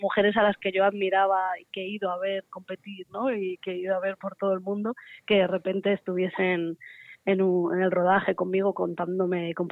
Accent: Madrid, Community of Madrid, Spain; llevo unos años, yo soy de Madrid, llevo unos años viviendo aquí y estoy muy contenta, ya no me vuelvo.

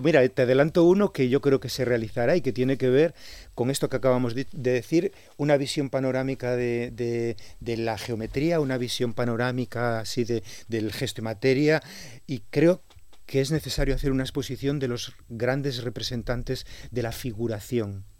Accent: Santander, Cantabria, Spain; Yo trabajé en Teruel y de pronto un día, yo soy de Santander, pero trabajaba en Teruel

